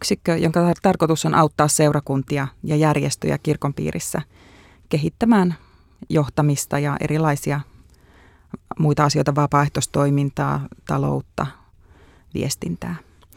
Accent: Espoo, Uusimaa, Finland; Mä oon syntynyt Espoossa ja asuttiin Espoossa.

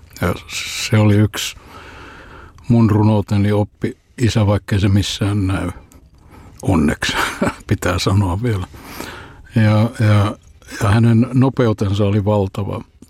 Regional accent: Helsinki, Uusimaa, Finland; born there; Toisaalta mä olen syntynyt Kalliossa yksinhuoltajan perheessä, ei meillä ollut koskaan rahaa.

